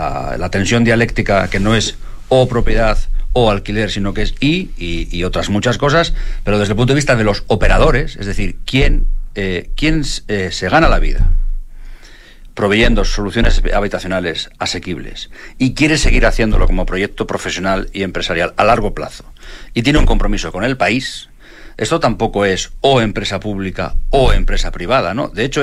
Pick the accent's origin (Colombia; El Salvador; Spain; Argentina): Spain; ustedes como chilenos y nosotros como españoles tenemos muchísimas dificultades para definirlas